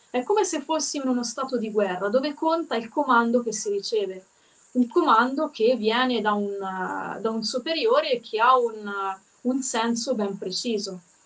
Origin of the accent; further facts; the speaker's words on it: Arezzo, Tuscany, Italy; qui nel centro Italia, io sono di Arezzo